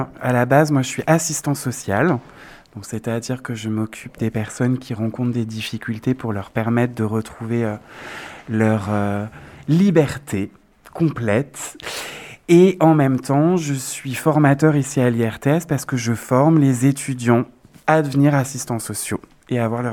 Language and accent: French; Grand Est, France; Je suis lorrain